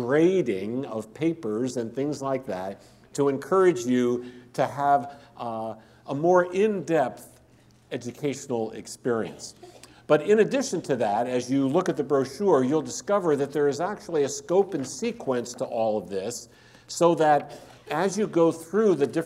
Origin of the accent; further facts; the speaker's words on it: New Jersey, United States; You know, I'm from New Jersey. You know, we don't see many armadillos in New Jersey.